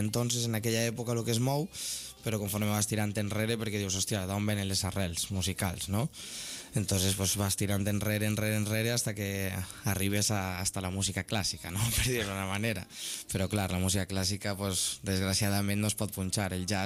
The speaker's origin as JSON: {"language": "Catalan", "town": "Valencia", "region": "Valencian Community", "country": "Spain", "moved": "as an adult", "lives_now": "Barcelona, Spain", "said": "vinc de València, sóc una persona que viu així en Barcelona ja des de farà uns 6 o 7 anys."}